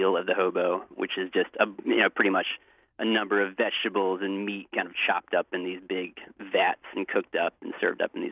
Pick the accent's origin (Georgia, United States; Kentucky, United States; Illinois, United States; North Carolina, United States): North Carolina, United States; I went through my home state of North Carolina